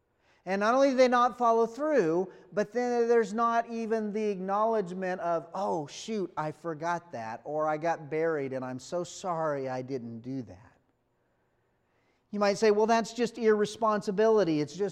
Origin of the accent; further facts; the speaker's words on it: New Mexico, United States; I'm from New Mexico, and one of the real common phrases there is mañana.